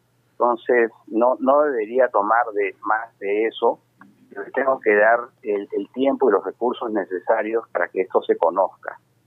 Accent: Peru; Es un convencimiento profundo como peruano de que esto no puede haber progreso

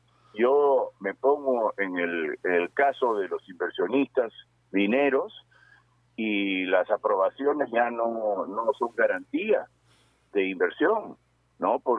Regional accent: Peru; siento yo como peruano

